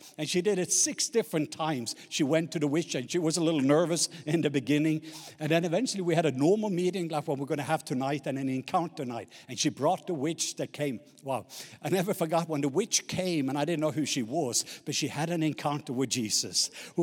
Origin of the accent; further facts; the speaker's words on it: Southern Norway, Norway; English is a second language; I'm from the southern part of Norway. So I'm a true southerner, in case you were worried.